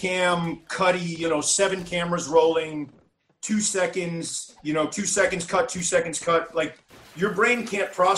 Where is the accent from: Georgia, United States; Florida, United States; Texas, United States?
Texas, United States; That's Lucha Loco Libre because I'm from Texas, so I'm a little partial to that stuff.